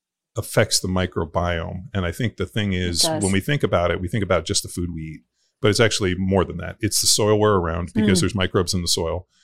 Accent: California, United States; no, my grandparents are from Denmark. I grew up in California.

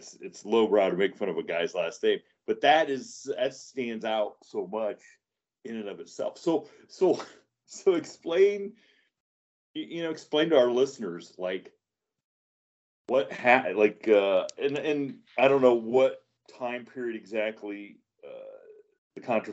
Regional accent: Ohio, United States; so I'm from Northwest Ohio, and growing up, I lived way out in the sticks

